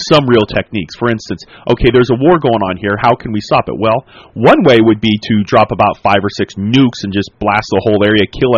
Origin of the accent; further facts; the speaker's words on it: United States; I'm an American, and I think America's interests need to come first.